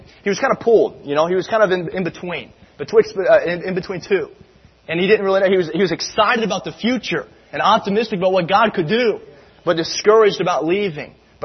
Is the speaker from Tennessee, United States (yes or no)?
yes; Tennessee, United States; My home state of Tennessee has got 6 million.